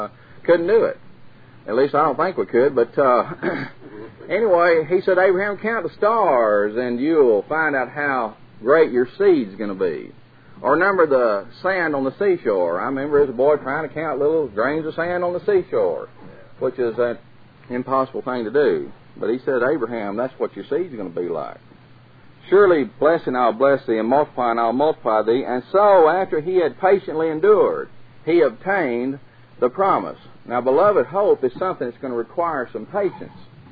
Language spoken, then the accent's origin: English; Texas, United States; I grew up in Windy West, Texas